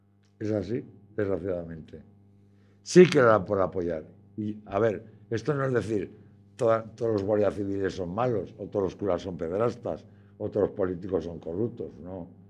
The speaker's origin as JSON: {"language": "Spanish", "town": "Monzón", "region": "Aragon", "country": "Spain", "tie": "born or raised there", "said": "Yo, mira, en mi pueblo, en Monzón, hay una pintada muy buena"}